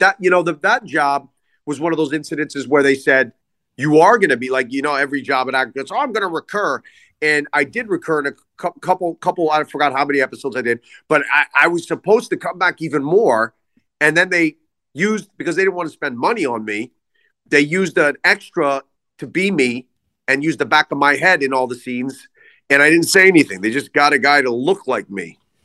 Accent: Philadelphia, Pennsylvania, United States; We grew up together in Pennsylvania and Philly and outside Philly.

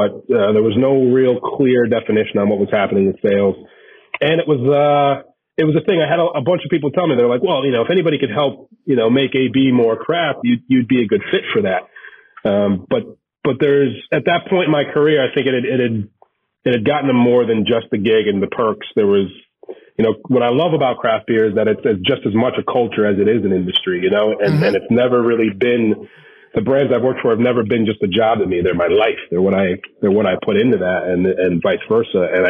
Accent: New Haven, Connecticut, United States; I'm from New Haven. I take pizza very seriously.

